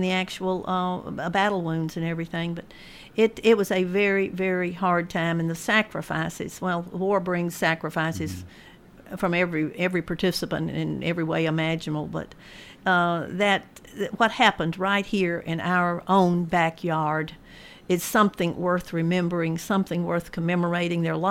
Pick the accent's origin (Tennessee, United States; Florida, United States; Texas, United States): Tennessee, United States; Murfreesboro; born or raised there